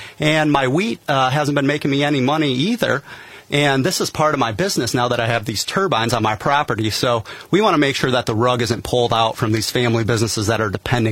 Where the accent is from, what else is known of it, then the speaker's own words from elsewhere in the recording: Michigan, United States; I'm from Michigan originally, and my father had a laundromat and dry cleaner